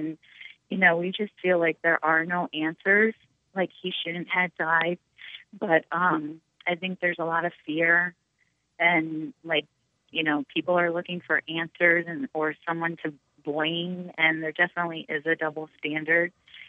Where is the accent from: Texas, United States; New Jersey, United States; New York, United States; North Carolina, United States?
New Jersey, United States; Newark; growing up in Newark and, you know, having, you know, biracial relatives as well, you know, I can say that on the flip side of that, you know, I grew up as the minority